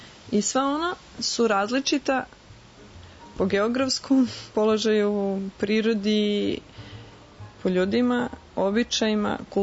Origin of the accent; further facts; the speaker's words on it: Serbia; Od uvek sam bila ponosna na svoje poreklo. Znači … dolazim iz Srbije, ja sam Srpkinja i moja vera je pravoslavna.